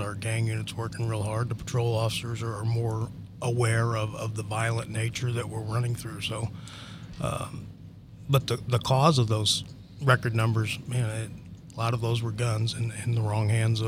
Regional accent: St. Louis, Missouri, United States; moved away; No, I'm from St. Louis. That's where I claim to have grown up. I came here in 1982.

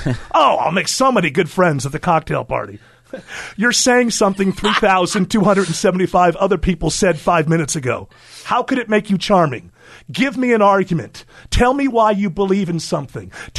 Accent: United States; when I was growing up in America, there was exactly one person they wondered about jail about

